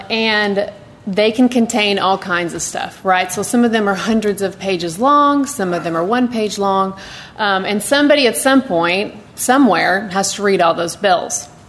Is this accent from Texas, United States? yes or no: yes; Texas, United States; So I grew up in Texas, had tons of Texas history classes and Texas government classes